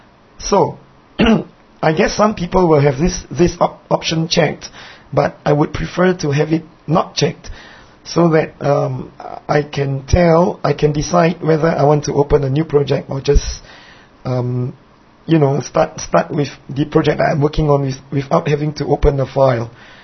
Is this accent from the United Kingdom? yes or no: no; Singapore; if you're wondering why my accent is a little queer, well, that's because I'm not from England or from America or Australia, as most of you, I guess, are, but I'm from this little tiny island country called Singapore.